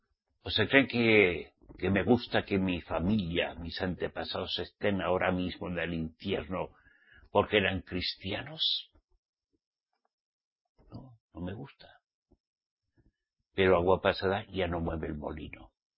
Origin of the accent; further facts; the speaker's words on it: Spain; yo era español. Yo no nací en Roma.